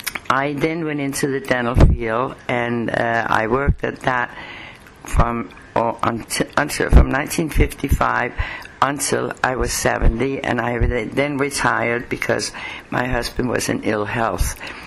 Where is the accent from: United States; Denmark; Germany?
Denmark; Copenhagen, Capital Region of Denmark; moved away; also born or lived in Randers, Denmark; I was born in Randers, Denmark, June 30th, 1928. I lived there till I was 10 years old, and my family moved to Copenhagen, Denmark, because of the better school systems. I lived there during World War II.